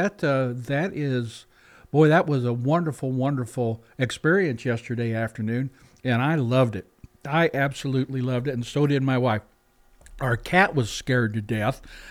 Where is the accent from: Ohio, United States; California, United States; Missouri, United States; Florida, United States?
Missouri, United States; Now, we grew up in Missouri where we had thunderstorms pretty regularly